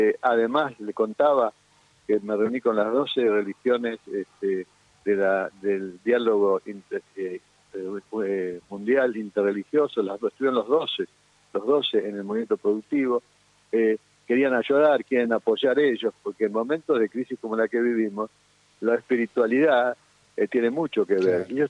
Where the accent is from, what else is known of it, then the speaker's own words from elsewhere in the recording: Argentina; Tienen que sentarse a dialogar como argentinos.